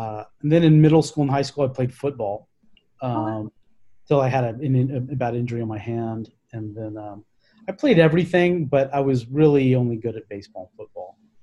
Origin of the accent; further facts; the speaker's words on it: Texas, United States; So I grew up in the Preston Hollow area on Wagoner Drive, and I went to Preston Hollow Elementary School.